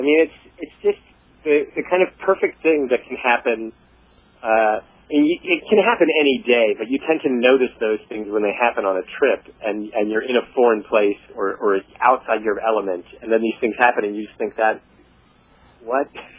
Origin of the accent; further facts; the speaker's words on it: Virginia, United States; now in New York City, United States; Only for the past 3 years. I'm from Virginia.